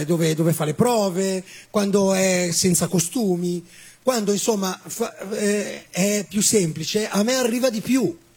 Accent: Milan, Lombardy, Italy; Però io da milanese giudico la pronuncia inglese.

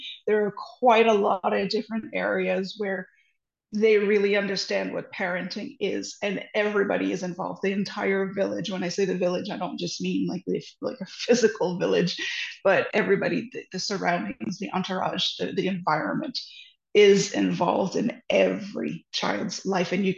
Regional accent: Canada; I am a Canadian, I'm from Canada

